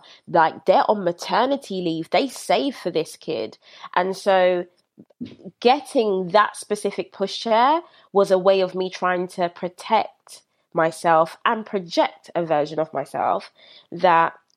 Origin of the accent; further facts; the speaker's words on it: Brixton, London, United Kingdom; I was raised in Brixton. Everyone was Black.